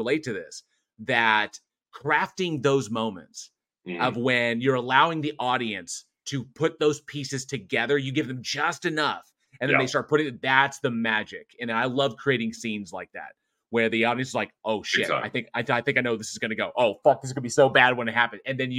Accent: California, United States; born there; because I used to live in California, because I was born in California.

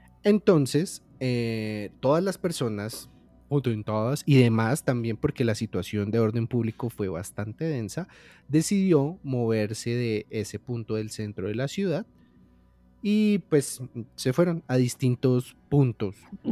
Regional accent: Bogotá, Colombia; Porque es que ese punto fue tan neurálgico para nosotros como bogotanos

